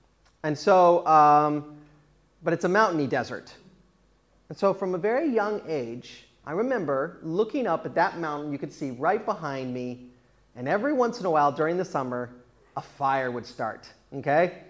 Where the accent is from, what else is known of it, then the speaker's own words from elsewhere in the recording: Sylmar, California, United States; They had a Sylmar fire. This is my hometown.